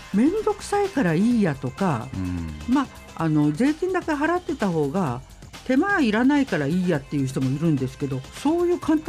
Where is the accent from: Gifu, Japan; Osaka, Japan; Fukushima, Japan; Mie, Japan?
Fukushima, Japan; Aizu; 例えば私の実家が会津にあるんです